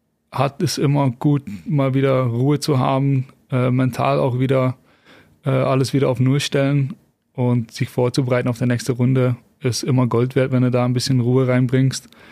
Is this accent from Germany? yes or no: no; Nijmegen, Gelderland, Netherlands; German is a second language; Ich komme ja aus Nimwegen.